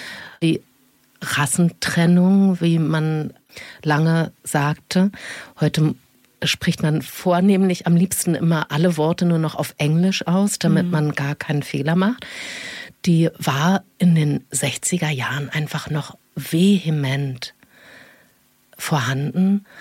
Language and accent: German; Berlin, Germany; born there; ich bin 1970 in Ost-Berlin geboren